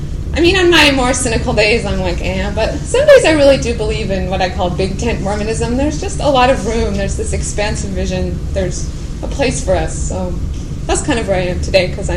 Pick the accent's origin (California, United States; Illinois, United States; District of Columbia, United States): California, United States; Berkeley; and I'm from Berkeley.